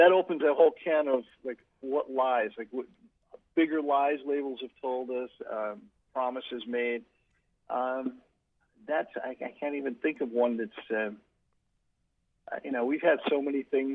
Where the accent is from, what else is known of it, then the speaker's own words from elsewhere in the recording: New York, United States; I'm still a Yankees fan. I can't help it. You know, I grew up in New York State.